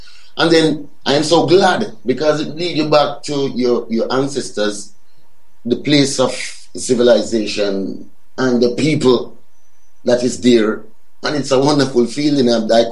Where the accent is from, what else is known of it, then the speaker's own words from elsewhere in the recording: Jamaica; but as a Jamaican, no?